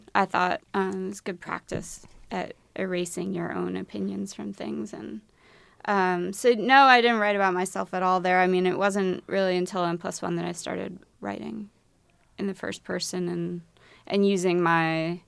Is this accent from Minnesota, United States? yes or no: yes; Minneapolis, Minnesota, United States; now in Miami, United States; No, I'm from Minneapolis.